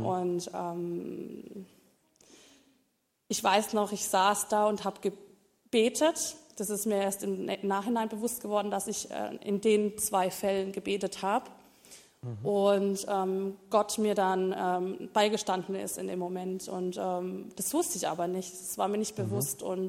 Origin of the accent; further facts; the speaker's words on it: Belgium; born there; also born or lived in Las Palmas, Spain; ich wusste lange Zeit nicht, woher ich komme, weil ich bin in Belgien geboren. Meine Mutter ist sehr viel gereist mit mir und meinem Vater. Wir haben 3 Jahre auf Las Palmas, Gran Canaria, gelebt